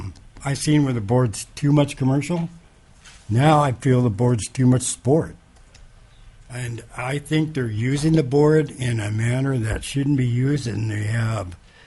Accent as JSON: {"language": "English", "region": "Alaska", "country": "United States", "said": "But if I'm from Prince William Sound, everybody's from Yukon, Cook Inlet."}